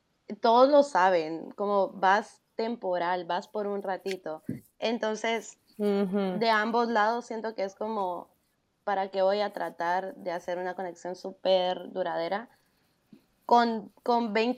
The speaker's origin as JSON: {"language": "Spanish", "country": "Guatemala", "said": "Entonces yo también fui con un programa para gringos y era yo una guatemalteca, un venezolano y como 20 gringos."}